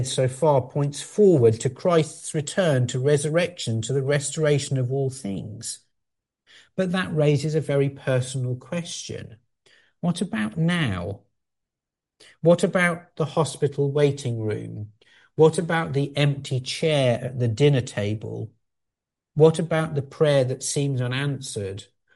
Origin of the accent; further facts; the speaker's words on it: Sheffield, Yorkshire and the Humber, United Kingdom; born there; May not sound like it, but I was born in Sheffield, and Sheffield is known for making steel.